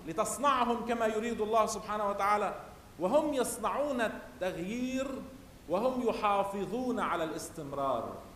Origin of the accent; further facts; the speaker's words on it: Lebanon; عندنا في لبنان ألم يكن شعار قوة لبنان في ضعفه؟